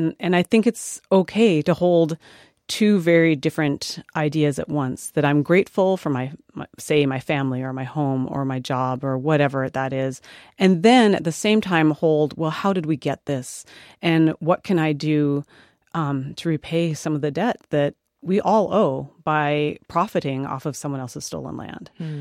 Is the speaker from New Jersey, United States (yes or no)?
no; South Dakota, United States; where I grew up in South Dakota, which is a really rural state